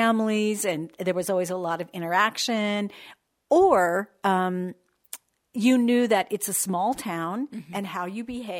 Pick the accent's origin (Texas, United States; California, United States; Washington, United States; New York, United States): California, United States; moved away; I came from California.